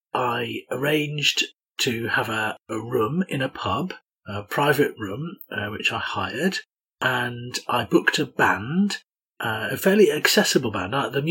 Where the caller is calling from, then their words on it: York, Yorkshire and the Humber, United Kingdom; I'm speaking from York in the UK.